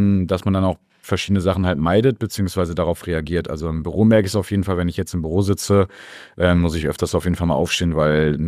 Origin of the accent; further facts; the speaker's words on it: Marienheide, North Rhine-Westphalia, Germany; Ich war so ein richtiges Landei. Also ich bin zwar in Gummersbach geboren, aber in einem Nachbarort, Marienheide heißt das, aufgewachsen. Ist wirklich ein ganz, ganz kleiner Ort und da auch nochmal so wirklich am Rand, daneben Felder, ganz viel Wald, Bauernhöfe gegenüber.